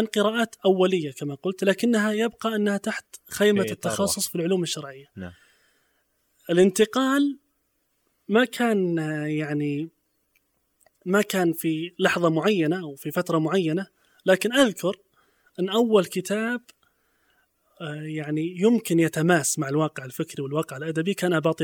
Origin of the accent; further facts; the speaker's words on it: Saudi Arabia; سواء في الداخل عندنا في السعودية أو في الخارج